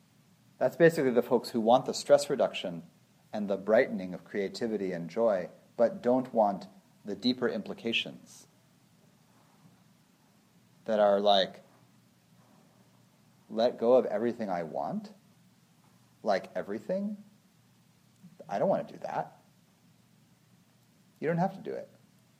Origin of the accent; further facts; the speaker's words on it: Illinois, United States; born there; I was born in Illinois. I was adopted. I'm half Puerto Rican.